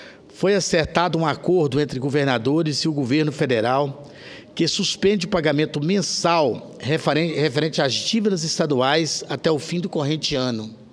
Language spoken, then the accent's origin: Portuguese; Corumbá de Goiás, Goiás, Brazil; born there; now in Brasília, Brazil; Eu sou senador pelo Distrito Federal, mas sou goiano de nascimento, de Corumbá e Goiás.